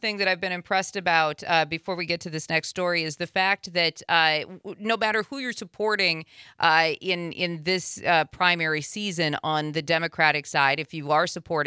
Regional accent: South Dakota, United States; Growing up in South Dakota, a good chunk of the state is reservation for the Sioux Nation.

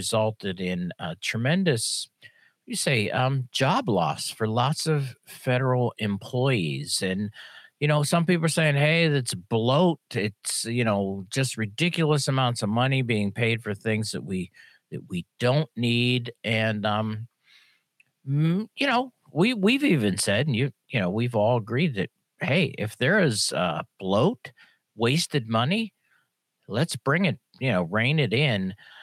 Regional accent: Pittsburgh, Pennsylvania, United States; growing up in Pittsburgh, QED, I knew it well.

